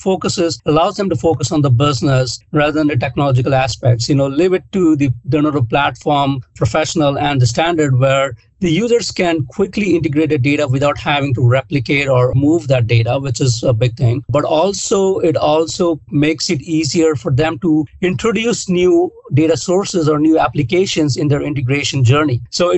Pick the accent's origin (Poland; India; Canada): India; born there; I was born in India